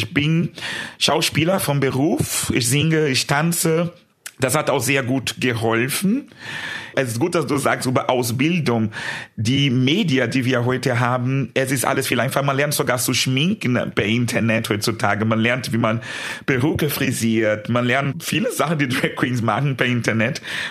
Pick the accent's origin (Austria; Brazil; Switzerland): Brazil; São Paulo; German is a second language; In meiner Heimat in Brasilien, ich war noch sehr jung